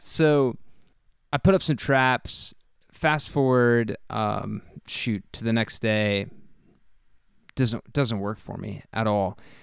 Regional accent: Oklahoma, United States; now in Mississippi, United States; We live in southern Mississippi. I grew up in Oklahoma.

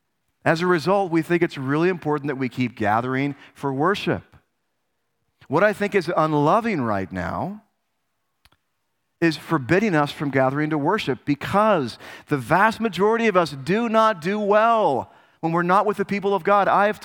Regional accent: United States; including myself, because I'm American

